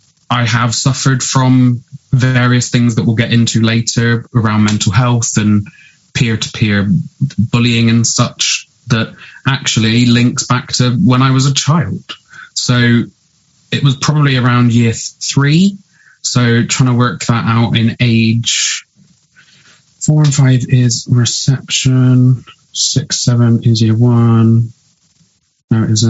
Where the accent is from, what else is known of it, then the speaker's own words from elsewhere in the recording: Bristol, South West England, United Kingdom; And if you can't tell from listening, I am from Bristol.